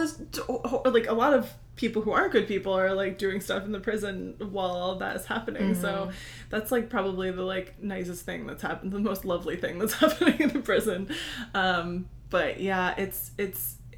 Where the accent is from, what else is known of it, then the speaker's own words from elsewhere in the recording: Newtown, Connecticut, United States; I'm from Newtown, like I identify most closely with that tragedy.